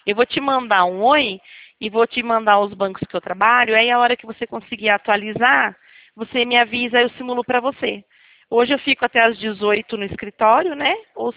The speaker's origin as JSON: {"language": "Portuguese", "town": "Botucatu", "region": "São Paulo", "country": "Brazil", "said": "É que eu sou de Botucatu."}